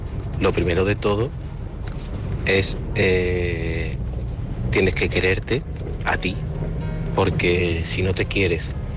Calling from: Seville, Andalusia, Spain; de Sevilla. Y pa'lante.

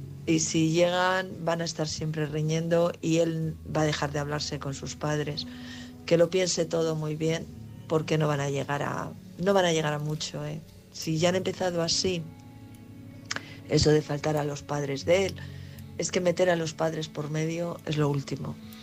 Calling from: Valladolid, Castile and León, Spain; de Valladolid.

